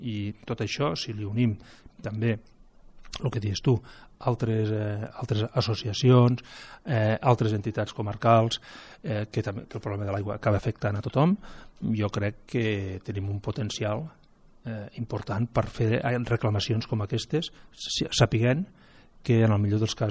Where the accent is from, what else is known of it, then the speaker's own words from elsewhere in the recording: Porrera, Catalonia, Spain; també tinc una miqueta de terra allà al meu poble, allà a Porrera